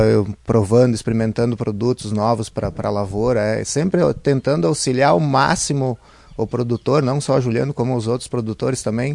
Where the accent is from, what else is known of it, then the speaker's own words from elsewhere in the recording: Passo Fundo, Rio Grande do Sul, Brazil; now in Nicolau Vergueiro, Brazil; Eu sou natural de Passo Fundo, mas minha família, meus pais, por parte de mãe e pai, moram em Marau. E eu hoje moro em Nicolau Vergueiro, com a minha família